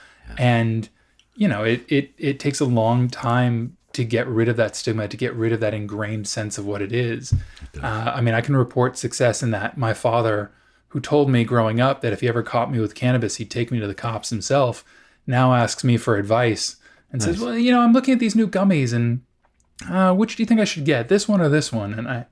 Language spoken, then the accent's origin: English; Los Angeles, California, United States; there were times growing up in California, we were at this really interesting intersection